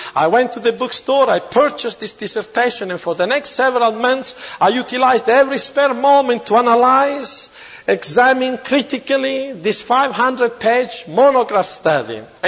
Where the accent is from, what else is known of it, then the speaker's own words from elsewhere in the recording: Italy; English is a second language; I grew up there in Italy, being instructed by Catholic priests in public school with the old catechism